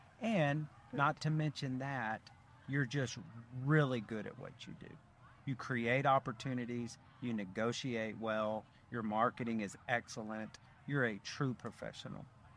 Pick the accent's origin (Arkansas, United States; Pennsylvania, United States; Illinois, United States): Arkansas, United States; Like, and I think I liked you because I'm from the Delta of Arkansas.